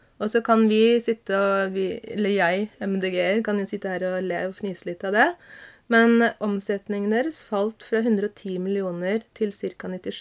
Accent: Lillestrøm, Akershus, Norway; Og for eksempel, jeg kommer jo fra Lillestrøm

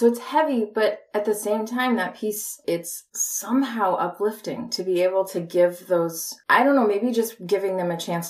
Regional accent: Minneapolis, Minnesota, United States; I grew up in Minneapolis, St. Paul.

